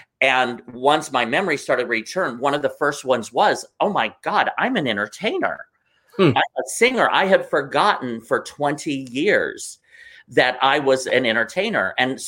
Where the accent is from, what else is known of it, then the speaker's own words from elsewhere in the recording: Midwest, United States; now in New York, United States; I grew up in the Midwest. I was always very active and always doing 100 things at one time.